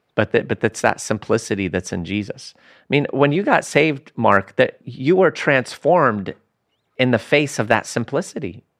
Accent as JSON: {"language": "English", "country": "Canada", "said": "Hey. Hey. I'm from Canada."}